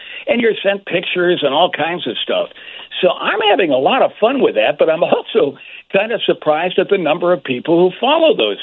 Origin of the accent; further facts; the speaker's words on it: Chicago, Illinois, United States; it's from Chicagoans. And boy, I'll tell you, we're everywhere. You know, a lot of Chicagoans out there.